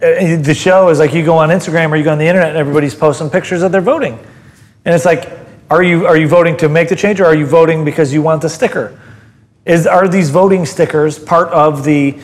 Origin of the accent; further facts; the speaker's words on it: Michigan, United States; I'm a simpleton from Michigan.